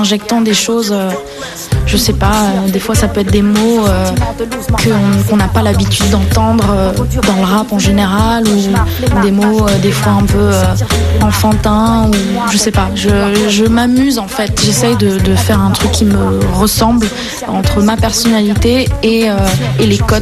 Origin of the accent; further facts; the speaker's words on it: Brest, Brittany, France; Moi, je venais de Brest et de famille middle class